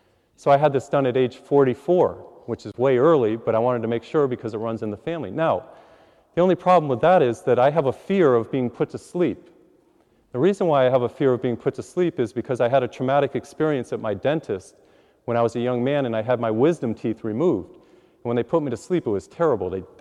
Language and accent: English; Massachusetts, United States; now in Houston, United States; I was flying from Houston, where I live, to Boston. I had a mission last Lent up in Massachusetts, where I grew up.